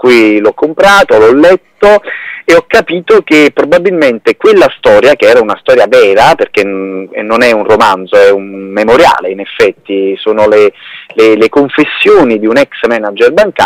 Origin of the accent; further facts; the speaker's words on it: Naples, Campania, Italy; Io sono di San Carlo all'Arena.